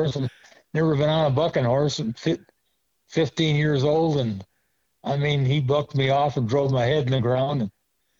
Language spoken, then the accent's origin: English; Lake Forest, Illinois, United States; moved away as an adult; now in Texas; Well, I was born in Lake Forest, Illinois, and raised there till I got married in 1969 to Marilee. And we stayed in Illinois and moved to Richmond, Illinois, and were there for 43 years.